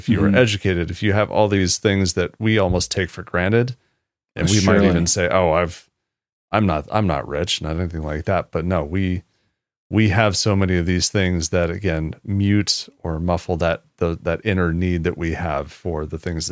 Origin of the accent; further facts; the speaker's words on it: United States; And that is, again, something as an American, we should automatically be saying